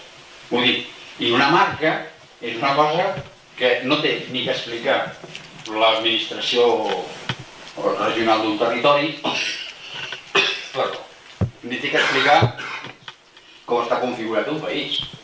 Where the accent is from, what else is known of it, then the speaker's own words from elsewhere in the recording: Catalonia, Spain; A mi, com a català, em sap greu